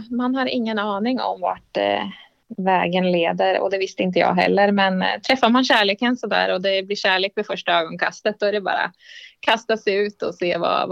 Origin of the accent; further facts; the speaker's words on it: Västervik, Kalmar County, Sweden; Nej, jag är född och uppvuxen i Västervik och har spenderat större delen av mitt liv där